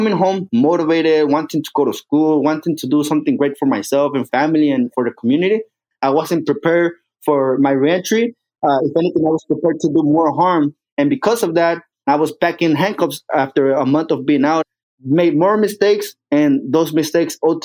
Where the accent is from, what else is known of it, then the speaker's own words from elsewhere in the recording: Mexico; now in United States; from the day I came from Mexico to this country.